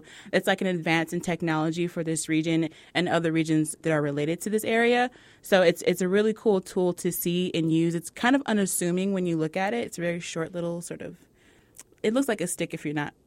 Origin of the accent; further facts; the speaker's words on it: Chicago, Illinois, United States; I'm originally from Chicago, and I went to undergrad in Detroit and grad school in Baltimore.